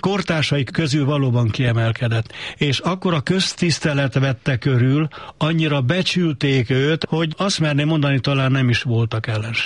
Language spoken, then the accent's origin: Hungarian; Transylvania, Romania; moved away; egyszerűen olyan az én számomra az erdélyiségem, mint a levegő. A levegő nélkül sem tudok élni az ember, én se tudnék élni. A székelységemet magammal hordoztam, s vittem az emigrációba is.